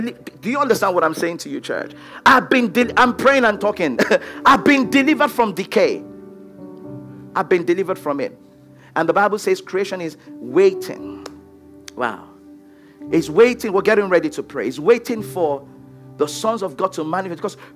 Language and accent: English; Nigeria; I'm from Nigeria. We export prayer.